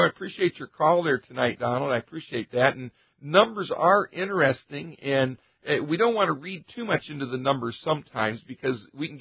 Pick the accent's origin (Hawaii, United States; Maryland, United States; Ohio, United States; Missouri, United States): Ohio, United States; Richfield; Well, I grew up in Richfield.